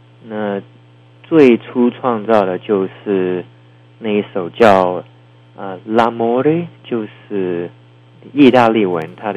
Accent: Taiwan; 我就是从小在台湾，就开始学钢琴

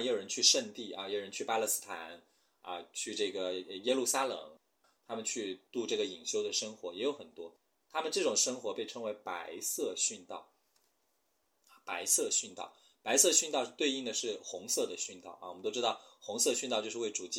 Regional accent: China; 我们中国人比较熟悉的，中国教育比较熟悉的

